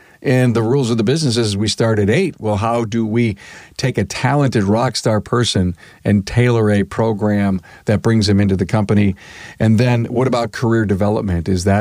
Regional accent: Buffalo, New York, United States; all I can say, buddy, is I'm from Buffalo, and that will be here in probably 2 days or less.

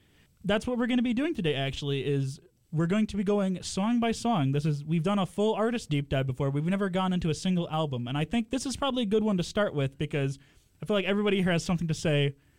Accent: Midwest, United States; No, as and a Midwesterner, yeah.

